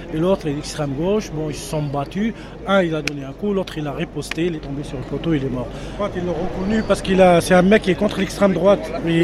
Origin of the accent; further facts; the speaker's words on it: Colombes, Île-de-France, France; born there; Je suis né en France, à Colombes. Mon père est né en France.